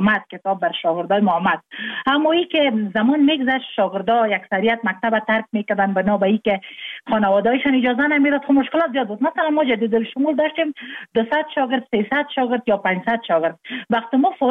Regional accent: Afghanistan; born or raised there

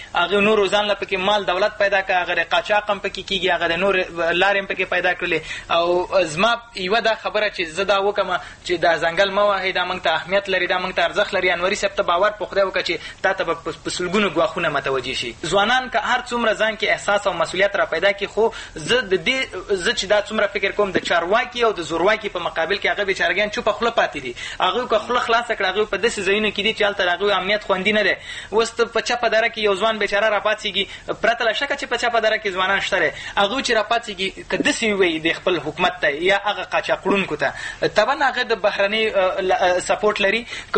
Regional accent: Afghanistan; مونږ افغانان یو بیا په ځانګړې توګه مونږ پښتانه یو

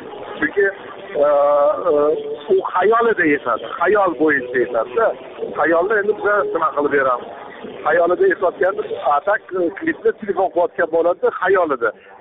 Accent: Tashkent, Uzbekistan; born there; Aslida men o'zi Toshkentda tug'ilganman, ota-onam Samarqandda.

